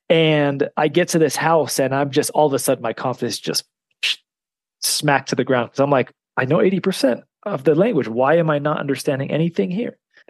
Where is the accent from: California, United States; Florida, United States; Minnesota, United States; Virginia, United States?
California, United States; San Francisco; I'm from San Francisco.